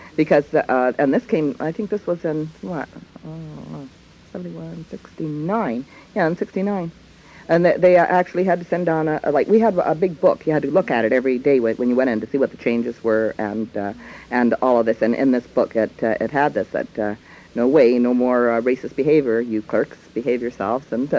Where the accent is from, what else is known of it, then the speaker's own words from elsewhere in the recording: Calgary, Alberta, Canada; In Calgary, I grew up in Calgary, spent most of my childhood there, and then I went to high school out here.